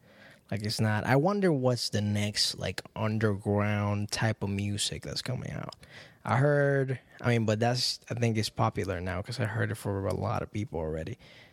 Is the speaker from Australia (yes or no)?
no; Puerto Rico; reggaeton, which was the thing I grew up with in Puerto Rico